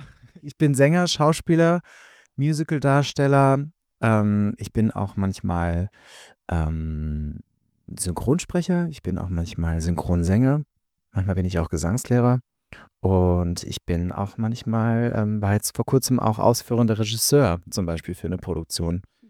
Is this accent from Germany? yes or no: yes; Hesse, Germany; Limburg ist nicht ganz meine Heimatstadt, weil ich aus einem wirklich kleinen Dorf so da aus der Nähe komme, zwischen Hessen und Rheinland-Pfalz.